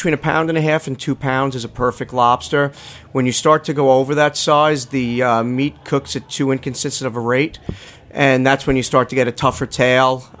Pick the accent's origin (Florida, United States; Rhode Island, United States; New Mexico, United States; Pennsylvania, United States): Rhode Island, United States; Richmond; You know, I grew up in Richmond Town, and then I later on moved over to Westerly, but you always make the trek to Lee's.